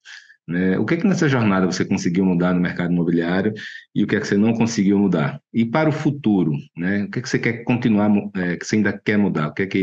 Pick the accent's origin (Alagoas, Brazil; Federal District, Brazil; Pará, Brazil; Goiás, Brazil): Alagoas, Brazil; Maceió; É que eu sou de Maceió, né, cara? Em Maceió as coisas ainda estão um pouco menos digitais.